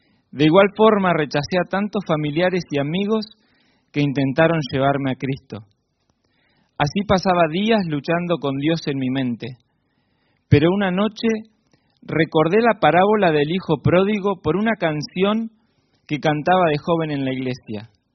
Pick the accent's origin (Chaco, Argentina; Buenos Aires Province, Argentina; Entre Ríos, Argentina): Buenos Aires Province, Argentina; Bahía Blanca; Nací y me crié en Bahía Blanca, en una familia evangélica de valores conservadores.